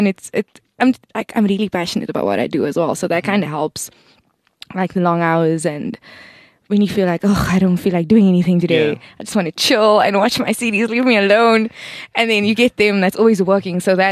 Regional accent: Cape Town, Western Cape, South Africa; now in Johannesburg, South Africa; I'm originally from Cape Town, and I moved here recently about 2 months ago.

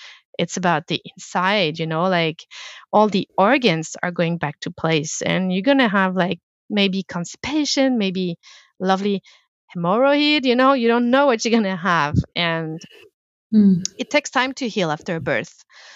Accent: France; And France, I mean, I come from France and I've always thought that we were in a good place in France.

